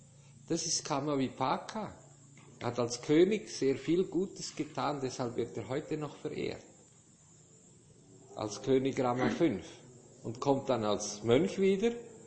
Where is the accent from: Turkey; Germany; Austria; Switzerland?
Switzerland; ob ich nicht als Schweizer, wir haben ja gerne die Höhlen in den Bergen